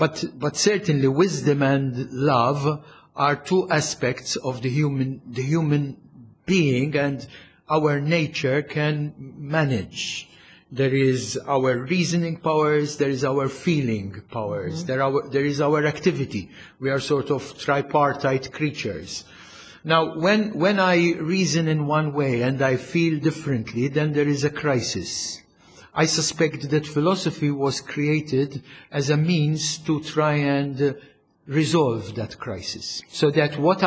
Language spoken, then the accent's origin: English; Valletta, South Eastern Region, Malta; I was born in Valletta. In 1954, way back. Valletta was a totally different city then. So I grew up in the Valletta of the 60s and the 70s.